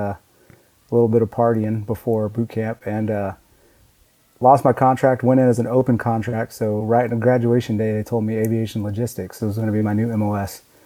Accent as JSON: {"language": "English", "town": "Panama City", "region": "Florida", "country": "United States", "tie": "born or raised there", "said": "Yeah, so I grew up in Panama City, Florida."}